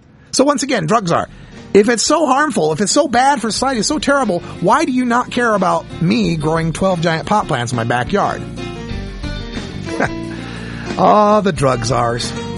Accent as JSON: {"language": "English", "region": "Idaho", "country": "United States", "said": "a young lady who wrote in from Idaho Falls, Idaho, my home state of Idaho"}